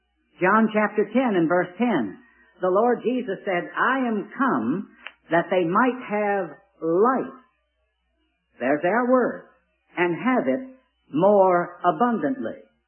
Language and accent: English; Richmond, Virginia, United States; I told him the latter part of 1954 in my hometown of Richmond, Virginia, at an assembly meeting like this, I heard the gospel.